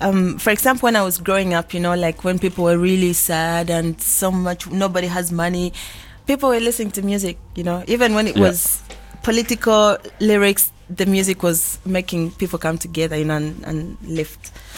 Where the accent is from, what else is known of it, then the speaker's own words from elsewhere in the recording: Uganda; also born or lived in Sweden; now in Germany; because also I grew up in Uganda, I grew up in Sweden, and I live in Germany, and, you know, I move a lot